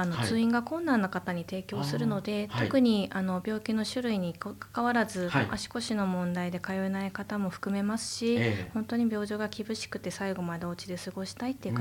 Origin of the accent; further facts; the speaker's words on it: Yokohama, Kanagawa, Japan; 地元が横浜市の瀬谷なんですけど